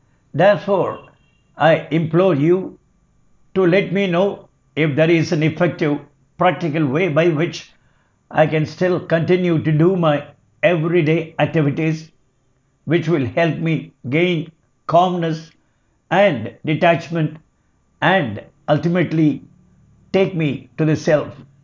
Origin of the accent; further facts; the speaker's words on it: Chennai, Tamil Nadu, India; I am from Madras, which is just a couple of hundred kilometers from Ramanashramam